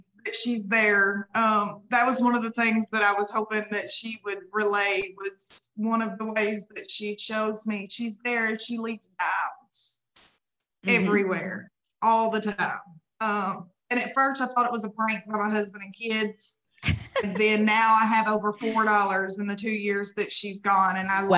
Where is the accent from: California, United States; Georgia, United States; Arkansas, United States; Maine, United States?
Arkansas, United States; I'm from Arkansas.